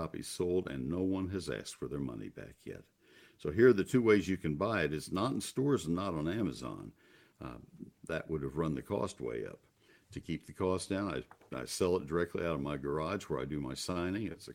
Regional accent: College Station, Texas, United States; also born or lived in Dallas-Fort Worth; Now, I'm from the Dallas-Fort Worth area, so that always was in my mind. But I also grew up in College Station and had a heavy influence on the nurseries in Houston, and spent a lot of time traveling Texas with my dad

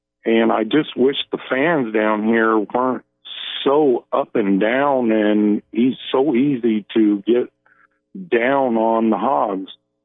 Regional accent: Iowa, United States; now in Flippin, United States; Yeah, I'm from Iowa originally, and I'm down here for the last 10 years

